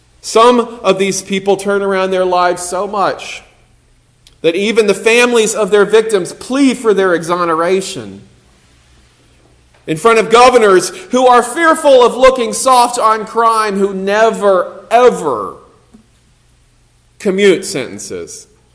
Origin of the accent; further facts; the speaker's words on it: Southern United States, United States; I grew up in the Bible Belt. I know what that's like.